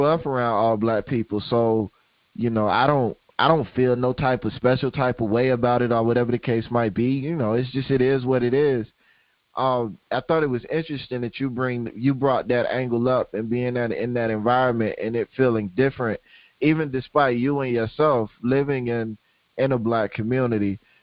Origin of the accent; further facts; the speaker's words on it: Tallahassee, Florida, United States; I mean, I grew up in Tallahassee, same as Joe, and at the time I didn't realize Tallahassee was as segregated as it was.